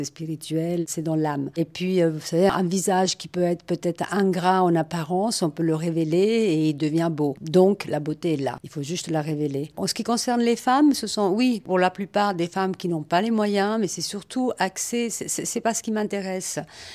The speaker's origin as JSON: {"language": "French", "country": "Italy", "second_language": "French", "lives_now": "Paris, France", "said": "Moi, je ne suis pas française, je le suis maintenant parce que j'ai demandé ma nationalité française, mais je suis italienne"}